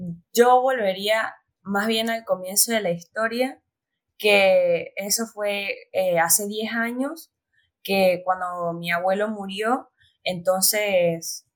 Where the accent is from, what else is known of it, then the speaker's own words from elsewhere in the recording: Panama; soy panameña, tengo 16 años